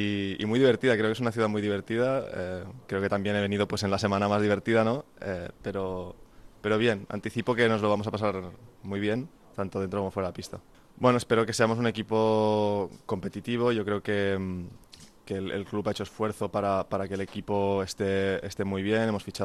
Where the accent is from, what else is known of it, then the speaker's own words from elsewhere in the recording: Spain; como yo como jugador español, pues intentar también traer esa parte como de comunidad un poco